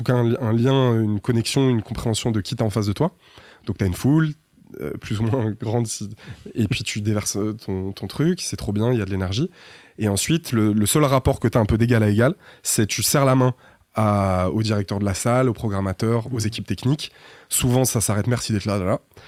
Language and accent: French; Saint-Étienne, Auvergne-Rhône-Alpes, France; Ouais, quartier de Saint-Étienne.